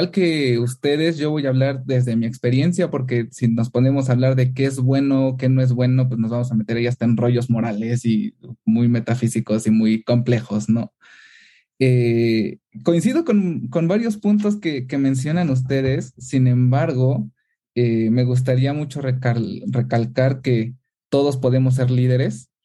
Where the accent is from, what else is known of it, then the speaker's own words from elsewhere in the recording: Mexico City, Mexico; soy de Ciudad de México.